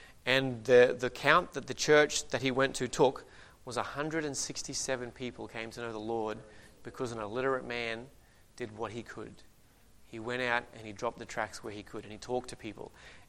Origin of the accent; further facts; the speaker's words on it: Australia; As an Australian, I don't enjoy preaching that yells at me